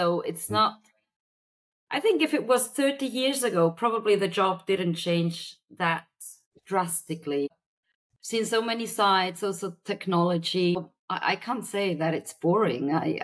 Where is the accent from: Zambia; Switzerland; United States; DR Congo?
Switzerland; English is a second language; growing up in a multilingual environment, already my parents being Spanish, and I was born in Switzerland and raised here. So I was always exposed in a positive way to several languages, also in Switzerland anyway.